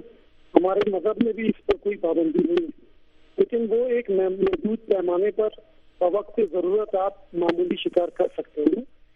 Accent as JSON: {"language": "Urdu", "country": "Pakistan", "said": "دوسری جو ہماری اپنی ایک عزت نفس ہے, ہم پاکستانی ہیں, ہم پاکستان کا حصہ ہیں, ٹھیک ہے, ہماری اپنی بھی ایک عزت نفس ہے"}